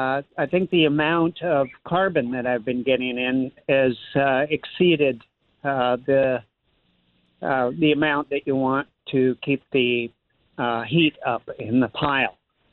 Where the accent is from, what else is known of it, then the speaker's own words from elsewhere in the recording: Florida, United States; also born or lived in Canada; Originally Canada, but I grew up in Florida.